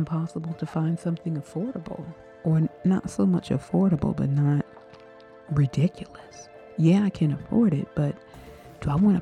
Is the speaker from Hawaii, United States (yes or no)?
no; Washington, District of Columbia, United States; now in Virginia, United States; I was born in Washington, D.C., born and raised in Washington, D.C. And I live in Virginia, which is a surrounding suburb.